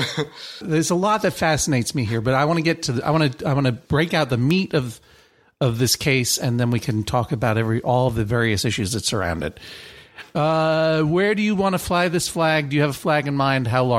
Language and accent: English; Boston, Massachusetts, United States; You know, I grew up in Boston, Massachusetts.